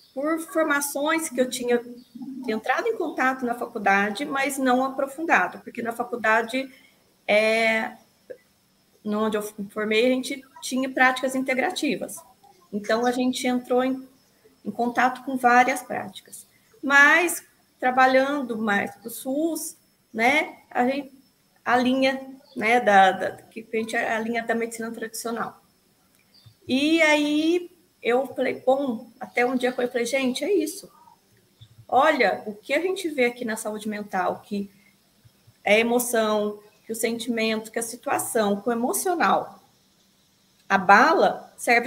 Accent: Mococa, São Paulo, Brazil; eu sou de Mococa, interior de São Paulo, sou terapeuta ocupacional e desde 98 eu trabalho na área de saúde mental.

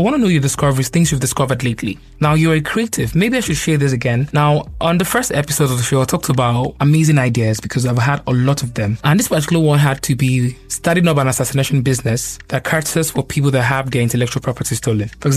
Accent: Nigeria; you know I'm Nigerian.

